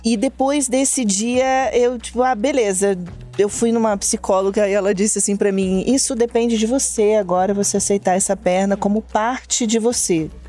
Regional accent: Erechim, Rio Grande do Sul, Brazil; Sou gaúcha. De Erechim, região norte lá do estado.

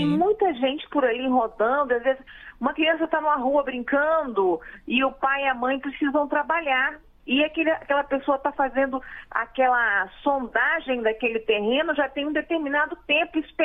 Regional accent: Vila Velha, Espírito Santo, Brazil; nós somos de Vila Velha, eu estou no Rio agora, por causa dessa semana que eu fui convidada para umas palestras.

